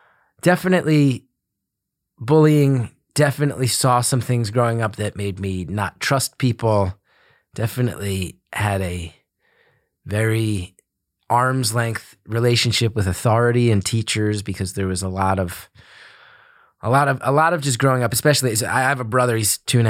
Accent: West Orange, New Jersey, United States; Grew up in a town called West Orange. It's a suburb of Newark, New Jersey. I think, you know, kind of overshadowed by New York.

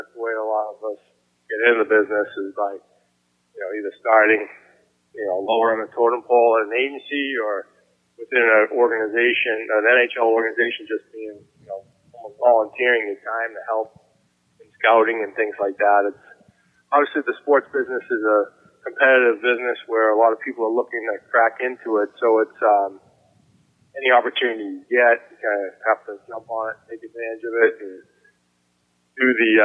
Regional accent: Needham, Massachusetts, United States; So I grew up in the Boston area in Needham and started playing my hockey there.

